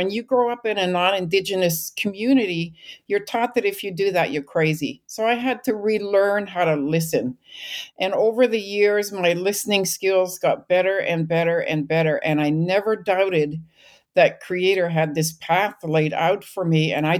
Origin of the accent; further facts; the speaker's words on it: British Columbia, Canada; moved away as an adult; I grew up in British Columbia. And in 1988, I was leaving British Columbia. I was a young, just newly divorced single parent with three kids.